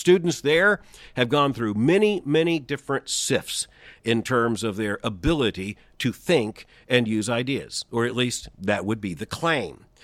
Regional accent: United States; let's be honest, as an American, I look at this and I understand what's going on here.

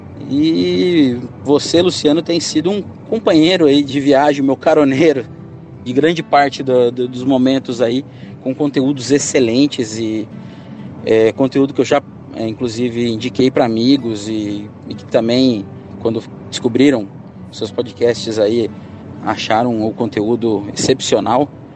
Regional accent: Sorriso, Mato Grosso, Brazil; eu moro numa cidade que tem pouco mais de 100 mil habitantes, e o carro-chefe aqui é o agro. Sou de Sorriso, aqui do Mato Grosso, é a capital nacional do agronegócio.

